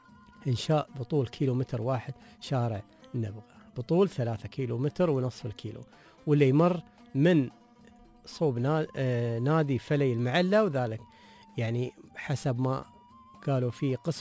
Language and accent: Arabic; Dubai, United Arab Emirates; أنا مثلا من دبي